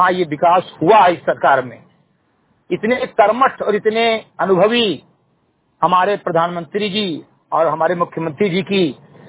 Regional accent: Uttar Pradesh, India; मैं ग्राम सभा संधिगटई थाना कोतवाली विकास खंड मैनपुरवा जनपद बहराइच का रहने वाला हूँ।

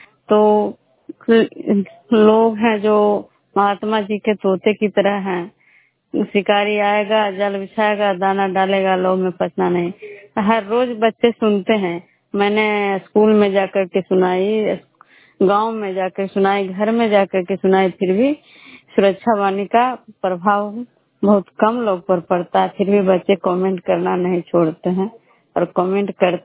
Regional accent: Bishnupur, Bihar, India

